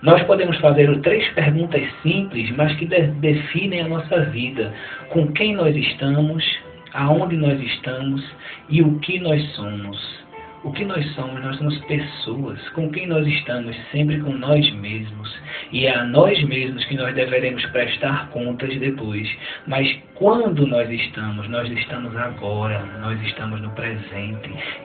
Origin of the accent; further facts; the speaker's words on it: Recife, Pernambuco, Brazil; eu não sou de Palmares, eu sou de Recife, vivi lá toda a minha vida, minha esposa também